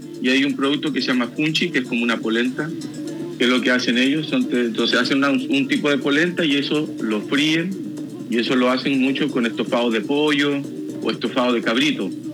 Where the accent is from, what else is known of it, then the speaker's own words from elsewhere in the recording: Rancagua, O'Higgins, Chile; also born or lived in Santiago; yo soy de Rancagua y estudié en Santiago.